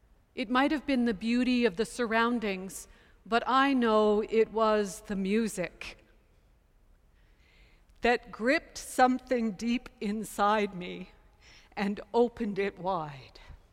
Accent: London, Ontario, Canada; I grew up in London, Ontario, and was raised by a good Episcopalian Anglican who made sure that I was baptized and confirmed.

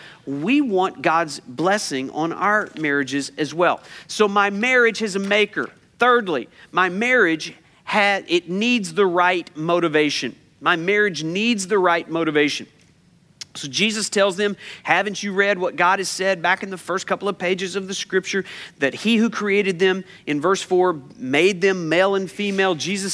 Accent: United States; I'm an American. It's all about freedom, you know?

